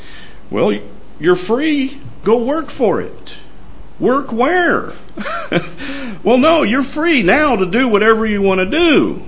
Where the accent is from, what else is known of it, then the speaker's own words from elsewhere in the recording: United States; I say that because I'm speaking as an American who grew up in America.